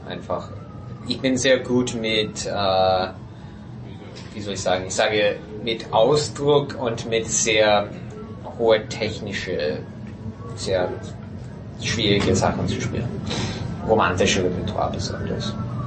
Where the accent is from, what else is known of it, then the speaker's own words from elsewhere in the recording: United States; German is a second language; Fall, dass ich bin Amerikaner, aber ich habe nur reine russische Klavierschule.